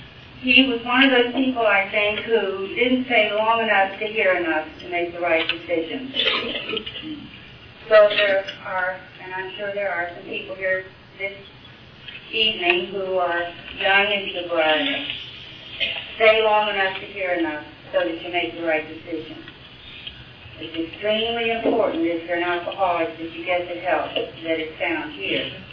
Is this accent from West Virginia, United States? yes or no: yes; West Virginia, United States; I was raised in West Virginia, very uneventful, childhood, good, devoted, dedicated, religious parents.